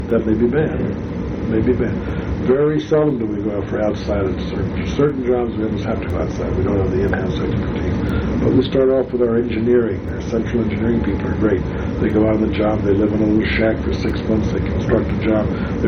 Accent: New York, United States; I find it exciting because I'm a New Yorker. I live in New York.

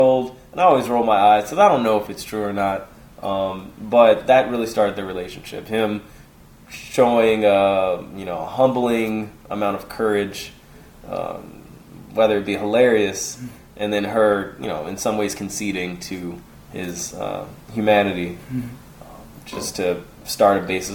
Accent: Philadelphia, Pennsylvania, United States; born there; I was born in North Philadelphia.

